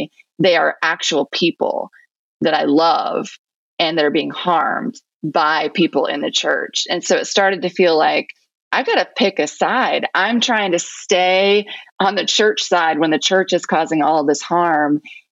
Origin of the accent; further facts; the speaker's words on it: Ohio, United States; So in this house in South Carolina, I'm from Ohio. We moved back to South Carolina to start over in a new place.